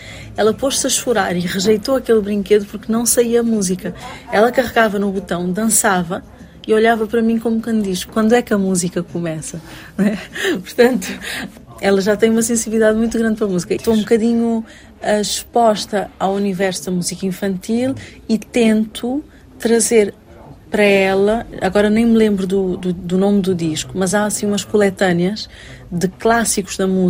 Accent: Cape Verde; Eu volto sempre para Cabo Verde. Vou para Cabo Verde. É família, é casa, é o mar. é o vento das ilhas. Eu vivi muito tempo fora, mas também vivi dentro. Nunca vivi um corte com Cabo Verde.

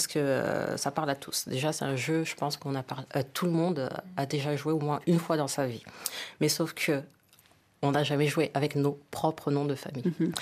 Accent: Senegal; born there; je suis d'origine sénégalaise. Je suis née au Sénégal, par contre, et c'est mon pays d'accueil. Et Peul, parce que ma mère est Peul.

